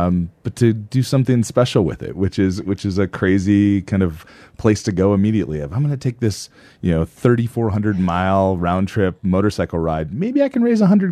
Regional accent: Milbank, South Dakota, United States; I love my hometown of Milbank.

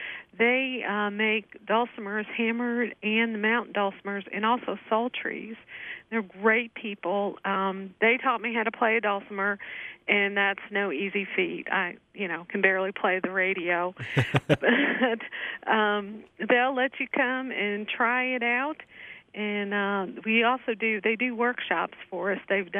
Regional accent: Pennsylvania, United States; And I know they say that different, but I'm from Pennsylvania, and that's how we say it.

